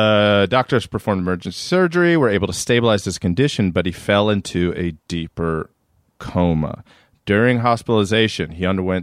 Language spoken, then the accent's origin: English; Maryland, United States; I grew up in Maryland.